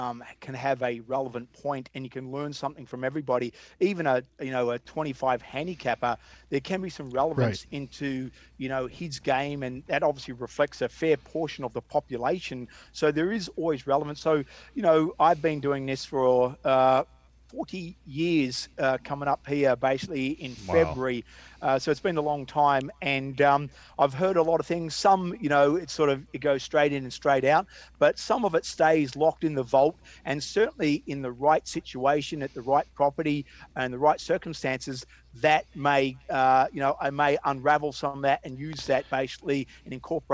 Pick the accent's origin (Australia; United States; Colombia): Australia; Victoria; growing up in Sandbelt, Australia